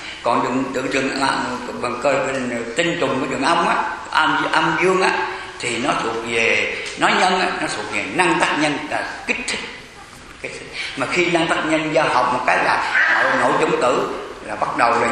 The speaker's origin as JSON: {"language": "Vietnamese", "region": "Southern Vietnam", "country": "Vietnam", "said": "Bởi vì tôi người miền Nam độc đất. Dạ. Cái chữ quê tôi gọi là viên."}